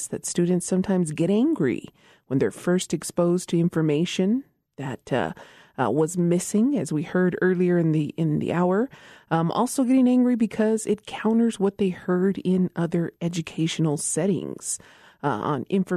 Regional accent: Isleta Pueblo, New Mexico, United States; from Isleta Pueblo.

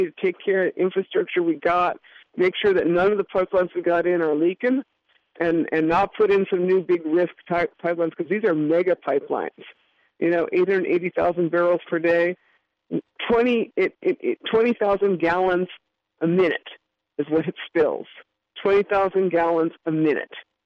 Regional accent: Winona, Minnesota, United States; I'm sitting right here in my I call this my hometown. I'm in Winona, Minnesota.

